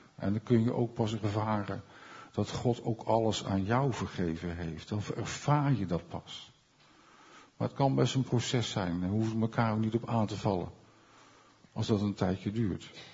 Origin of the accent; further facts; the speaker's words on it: Rotterdam, South Holland, Netherlands; Ik kom uit Rotterdam.